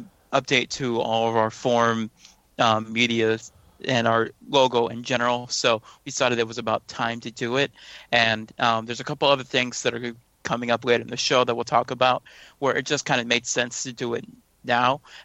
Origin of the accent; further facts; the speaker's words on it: United States; And as the American, I have nothing to comment on.